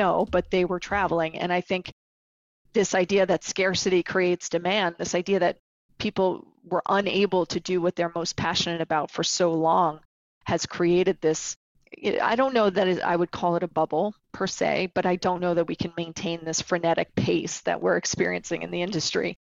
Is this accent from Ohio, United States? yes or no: no; New York City, New York, United States; So that's great to see as a New Yorker.